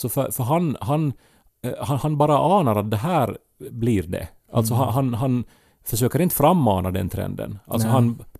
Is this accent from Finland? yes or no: yes; Esse, Ostrobothnia, Finland; folkdräkt ändå var en grej i min hemby Esse